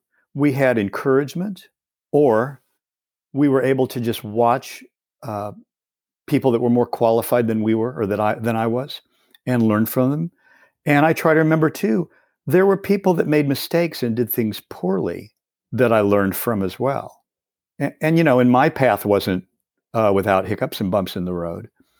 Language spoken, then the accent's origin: English; Kansas City, Missouri, United States; And then a few years later, they came to my hometown of Kansas City, and my parents, God bless them, took my brother and I to see